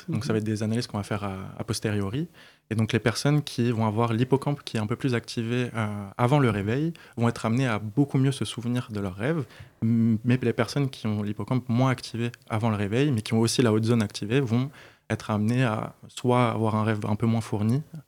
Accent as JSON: {"language": "French", "town": "Limeil-Brévannes", "region": "Île-de-France", "country": "France", "said": "Je viens de Limeil-Brévan, dans le 94."}